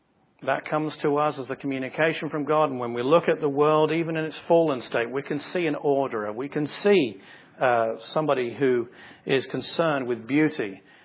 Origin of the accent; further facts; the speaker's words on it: England, United Kingdom; now in United States; I'm English, and English are well known for mixing their colors and having scruffy hair and so on and so forth, okay?